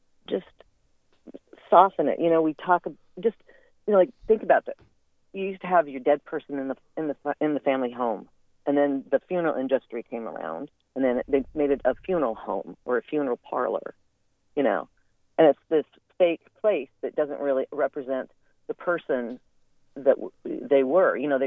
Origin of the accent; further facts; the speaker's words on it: Washington, United States; I'm from Eastern Washington.